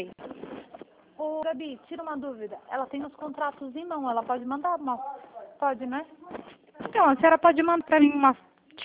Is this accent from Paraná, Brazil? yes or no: no; Bragança Paulista, São Paulo, Brazil